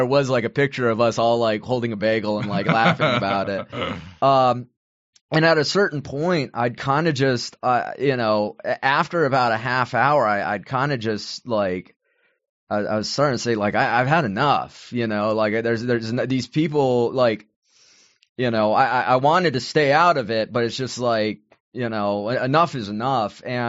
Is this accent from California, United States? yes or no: yes; San Jose, California, United States; I grew up in San Jose, and one of the first major attacks of people going to a Trump rally happened in San Jose.